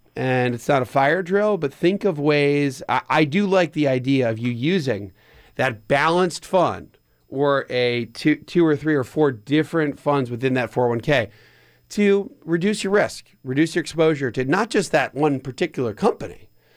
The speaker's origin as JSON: {"language": "English", "region": "Pennsylvania", "country": "United States", "tie": "born or raised there", "lives_now": "Atlanta, United States", "said": "or my home state of Pennsylvania or my alma mater state of North Carolina"}